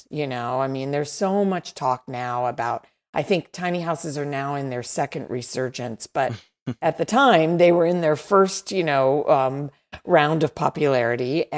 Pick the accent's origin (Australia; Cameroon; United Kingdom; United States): United States; Baltimore, Maryland; Yeah, well, I grew up in Maryland. I grew up in Baltimore, and I'm very familiar with Chincoteague.